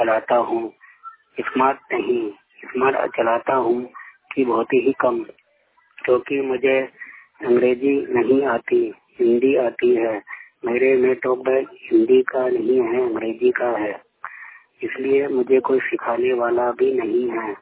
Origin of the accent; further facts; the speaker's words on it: Delhi, India; मैं गणेश नगर दिल्ली का रहने वाला हूँ। 100% ब्लाइंड दोस्तों